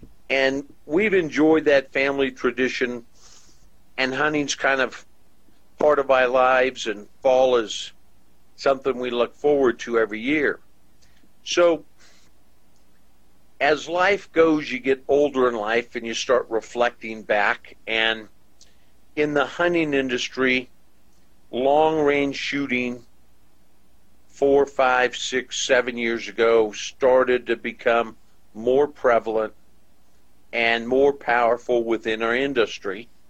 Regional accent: Colorado, United States; I'm a fifth generation Coloradoan, born and raised in Colorado. So my roots in Colorado go back to the farming and ranching community.

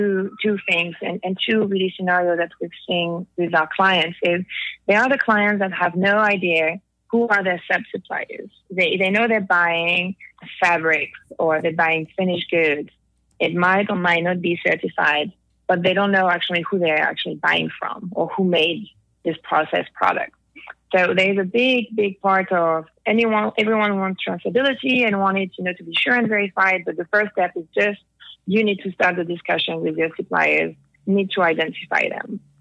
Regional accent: the North, France; As you can hear, I'm French. Mm-hmm. I grew up in the north of France, in the countryside, always been very into nature and the environment

